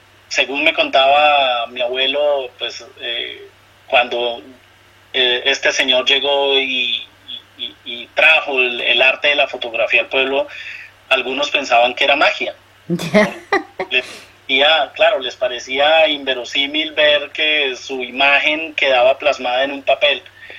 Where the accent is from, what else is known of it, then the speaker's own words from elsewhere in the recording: Colombia; yo soy colombiano, estudié publicidad y pues bueno, ejerzo mi carrera desde hace más de 25 años.